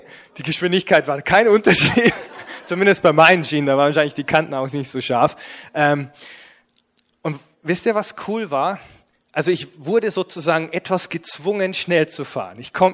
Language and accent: German; Bavaria, Germany; ich komme ja aus Bayern und im Bayerischen Wald ist halt im Winter, früher zumindest, war Schnee und da sind wir Ski gefahren, Alpinski fahren.